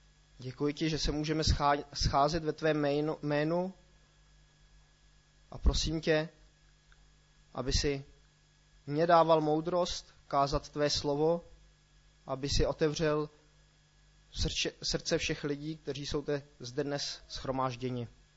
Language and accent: Czech; Switzerland; also born or lived in Plzeň, Czech Republic; Já jsem původem z České republiky, narodil jsem se v Plzni, ale od roku 1994 jsem vyrůstal ve Švýcarsku